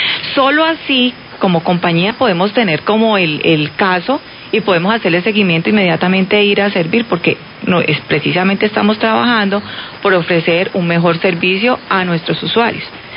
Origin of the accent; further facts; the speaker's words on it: Popayán, Cauca, Colombia; uno de mis propósitos de estar aquí nuevamente en el Cauca es trabajar por mi tierra y por mi región